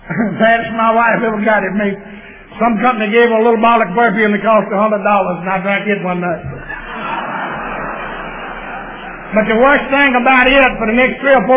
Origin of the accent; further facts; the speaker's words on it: Lincoln, Georgia, United States; Then I came to Lincoln. Lincoln is my hometown, and we're well known for our football team in Georgia.